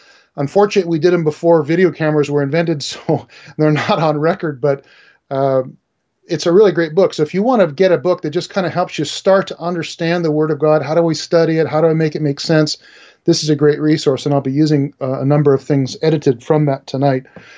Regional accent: United States; I must confess, I grew up in the States and I had no clue about hockey.

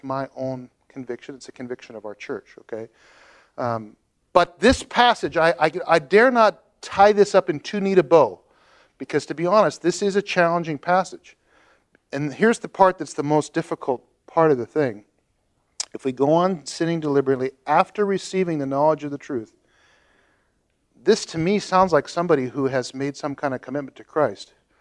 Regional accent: United States; That's why flag desecration is a big deal, at least in North America, particularly where I grew up in the States.

